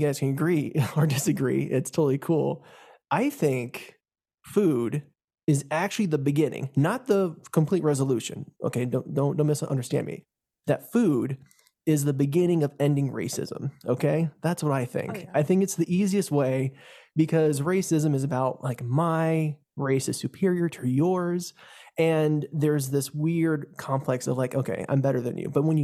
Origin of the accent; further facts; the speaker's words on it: Virginia, United States; also born or lived in Texas; because I was born in Texas actually, and then we moved to Virginia, and I have two immigrant parents, and it was a kind of like a weird way to kind of grow up, especially in Southern Virginia, where I didn't know there were other Koreans.